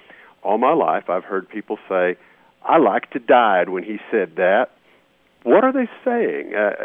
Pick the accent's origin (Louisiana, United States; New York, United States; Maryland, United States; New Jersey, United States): Louisiana, United States; also born or lived in Texas; Well, I grew up in South Louisiana and later Texas, and so there are a lot of things that I think are normal that folks up north might think is strange